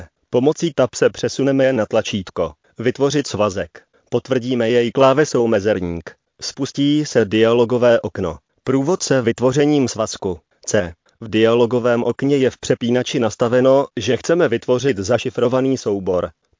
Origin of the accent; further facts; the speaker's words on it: Domažlice, Plzeň Region, Czechia; born there; Jiné odpoledne jsme spáchali výlet do mého rodného města Domažlic.